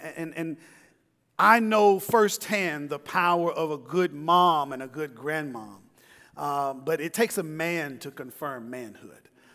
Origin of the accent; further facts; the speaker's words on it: Columbia, Tennessee, United States; If you know anything about country churches, I grew up in Columbia, Tennessee.